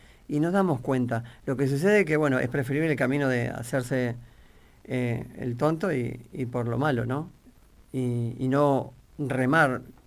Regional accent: Argentina; Yo soy argentino

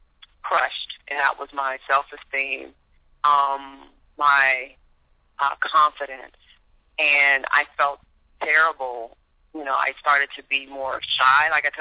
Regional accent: Washington, District of Columbia, United States; growing up in Washington, D.C.

